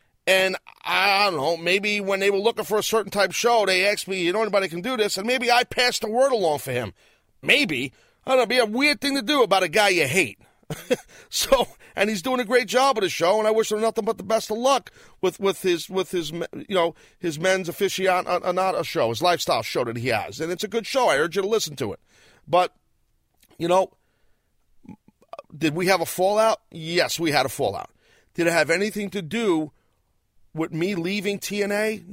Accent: United States; Okay, when I say some other country, I'm an American.

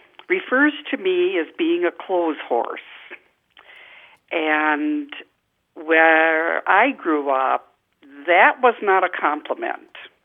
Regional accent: Fort Atkinson, Wisconsin, United States; I'm from Fort Atkinson, Wisconsin.

